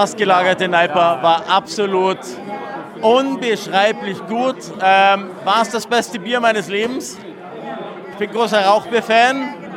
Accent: Munich, Bavaria, Germany; Aber ich muss schon sagen, als Münchner, ganz ehrlich, es ist leicht abgeschlagen.

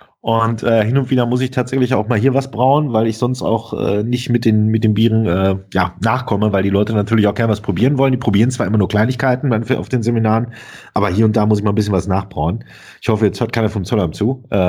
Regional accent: Dortmund, North Rhine-Westphalia, Germany; also born or lived in Bochum; Und als Hausmarke haben wir ja hier als Dortmunder

